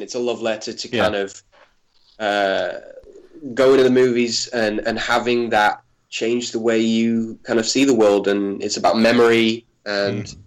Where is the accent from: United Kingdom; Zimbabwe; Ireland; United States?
United Kingdom; North West England; It's all set in rural Cumbria, where I grew up in the Lake District.